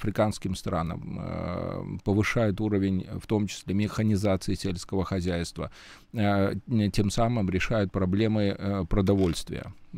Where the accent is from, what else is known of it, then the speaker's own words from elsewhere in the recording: Belarus; О том, что мы смогли, да, белорусы, предложить наиболее оптимальные варианты для разрешения различных конфликтов мирным путем.